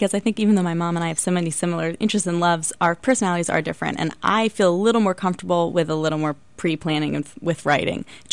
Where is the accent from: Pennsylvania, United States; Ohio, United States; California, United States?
Pennsylvania, United States; Philadelphia; now in New York, United States; I might live in New York, but I'm still from Philly, so they should watch out.